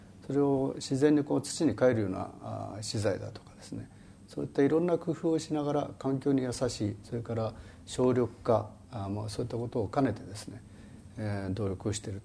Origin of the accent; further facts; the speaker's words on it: Gunma, Japan; 地元群馬であります大和芋と一般の長芋を交雑したですね、